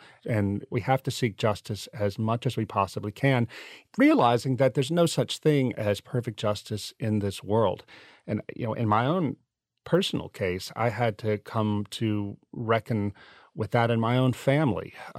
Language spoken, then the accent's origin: English; St. Francisville, Louisiana, United States; also born or lived in Philadelphia; my wife and I felt that we needed to move from Philadelphia back to my hometown in Louisiana, a little town called St. Francisville